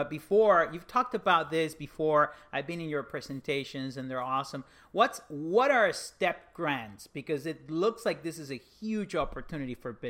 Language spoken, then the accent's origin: English; Argentina; Argentina.